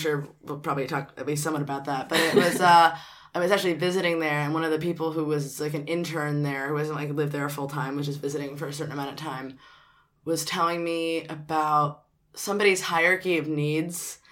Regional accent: New York City, New York, United States; I was raised somewhat middle class in New York City.

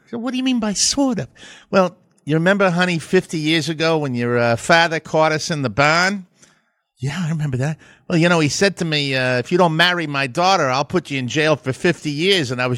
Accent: Glastonbury, Connecticut, United States; So he lived in my hometown, Glastonbury, Connecticut, 40 years. This is middle America, ladies and gentlemen. Same little small town for 40 years.

